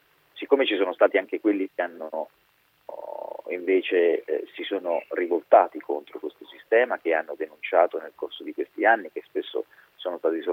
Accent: Sicily, Italy; Ma direi non solo da siciliano che fa parte di una generazione che è stata fortissimamente segnata da quelle stragi

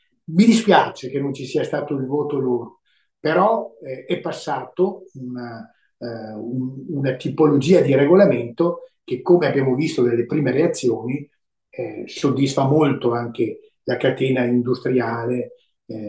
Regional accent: Veneto, Italy; una bottiglia di un vino pregiato che parte dal Veneto, parliamo della mia terra

